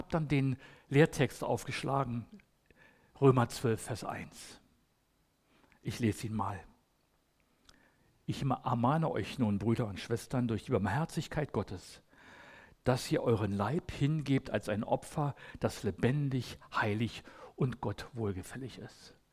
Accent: Berlin, Germany; accent: Berliner Schnauze; so ein vorlautes Mundwerk habe als Berliner, so Berliner Schnauze

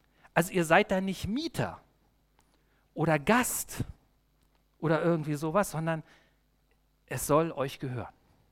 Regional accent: East Germany, Germany; so als Ossi hatte ich das. Es war ja nicht vorstellbar für mich als 12, 13-Jähriger, dass ich irgendwann mal im Westen bin

